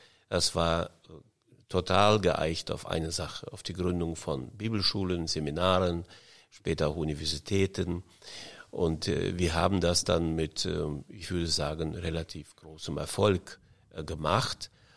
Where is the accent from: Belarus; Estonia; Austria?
Estonia; moved away; ich komme ja aus Estland, von den dortigen Evangeliums-Christen-Baptisten-Gemeinden und dann später Methodisten-Gemeinden.